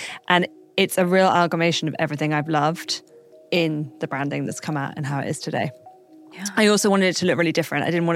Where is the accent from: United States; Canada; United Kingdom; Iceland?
United Kingdom; Brighton, South East England; I'm from Brighton